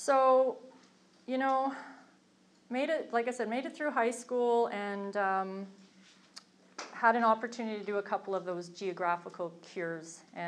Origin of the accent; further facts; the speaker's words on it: Montreal, Quebec, Canada; born there; You know, I was born in Montreal, December 1964, so I recently turned 50.